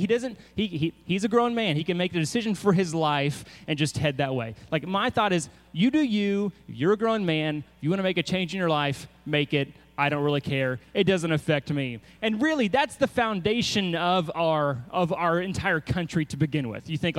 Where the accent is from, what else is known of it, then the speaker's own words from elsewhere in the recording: United States; Because I'm an American.